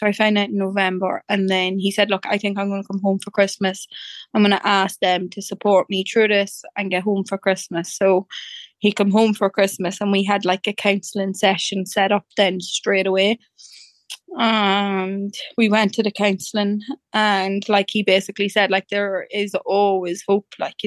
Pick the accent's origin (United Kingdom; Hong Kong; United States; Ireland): Ireland; Dundalk, Leinster; I'm from Dundalk in County Louth, and I have one baby